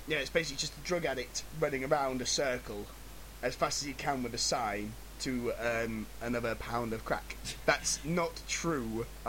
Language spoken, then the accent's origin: English; East Midlands, United Kingdom; Luckily, we're from Leicestershire, so we can appreciate the joke of that.